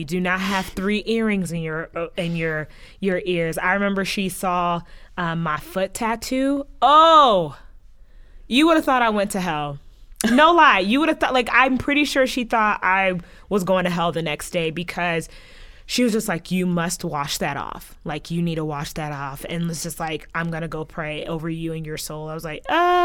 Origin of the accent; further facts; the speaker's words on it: United States; yeah, I was born in the States, I grew up in the States, but my home was Haiti.